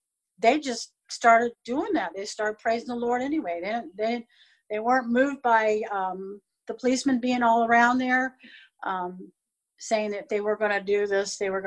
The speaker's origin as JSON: {"language": "English", "region": "Illinois", "country": "United States", "said": "And I came from Illinois, and so I looked at the one about Chicago."}